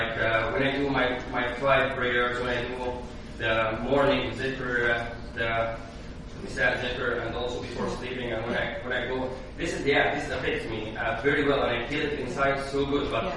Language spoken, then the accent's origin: English; Egypt; English is a second language; moved away as an adult; So as I came from Egypt, like I have been here for almost 2 years.